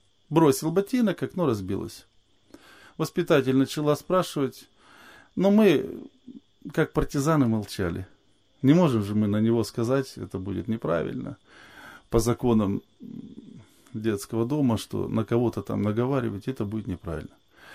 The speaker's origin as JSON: {"language": "Russian", "region": "Samara Oblast", "country": "Russia", "tie": "born there", "said": "родился я необычно, в необычном месте. Я родился в Самарской женской зоне."}